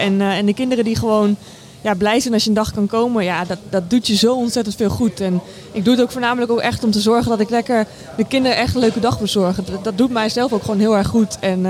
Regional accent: Utrecht, Netherlands; Ik woon namelijk al 6 jaar niet in Utrecht. Nee, maar ik ben wel geboren en getogen in Utrecht.

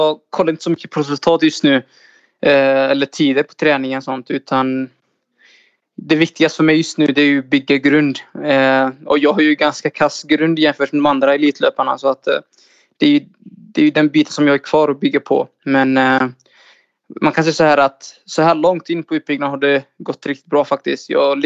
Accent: Somalia; Jag är från Östafrika från början, från Somalia.

